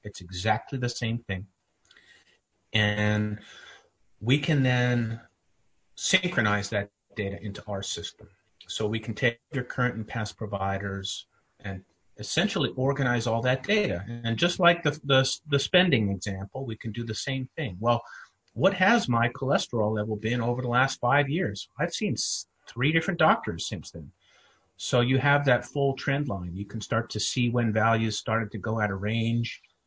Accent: Central Canada, Canada; now in United States; I'm originally from Central Canada and have always been in the technology field

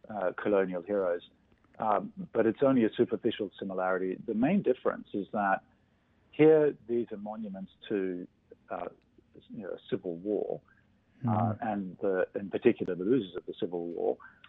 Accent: Australia; including where I come from, Australia, as you can guess from my accent

